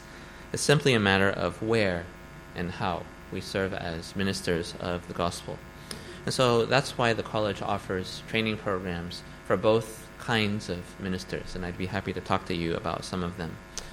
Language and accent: English; California, United States; because I hail from Southern California